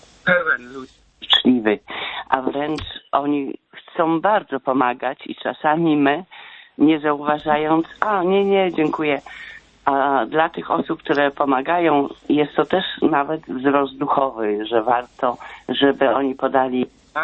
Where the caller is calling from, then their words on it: Wrocław, Lower Silesian Voivodeship, Poland; Ja z Wrocławia serdecznie pozdrawiam wszystkich.